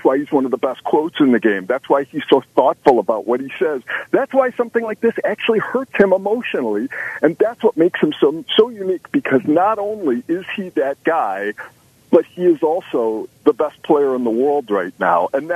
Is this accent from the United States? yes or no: yes; Buffalo, New York, United States; I'm from Buffalo. Every Buffalo Bills player means something to me because that's what I grew up watching.